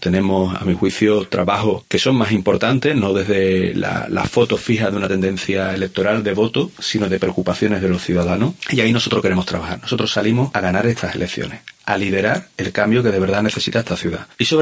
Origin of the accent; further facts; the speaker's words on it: Cádiz, Andalusia, Spain; creer en nuestras propias capacidades como gaditanos y como ciudad.